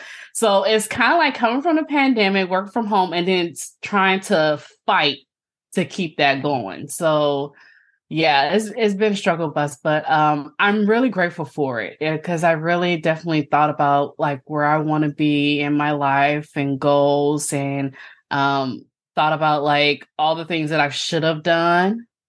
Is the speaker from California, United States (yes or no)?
yes; Oakland, California, United States; But I grew up in Oakland, California. So like going to Disneyland and doing those things, that was kind of like, wasn't really heard of.